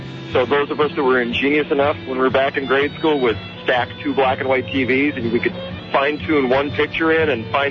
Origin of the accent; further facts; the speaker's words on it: Midwest, United States; The other one was, I'm from the Midwest, and CBC was prevalent.